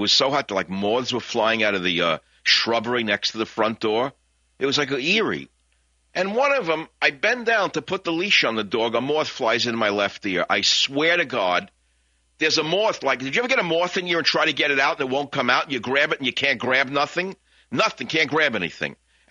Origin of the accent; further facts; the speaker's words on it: New York City, New York, United States; now in California, United States; even though I'm from the Bronx.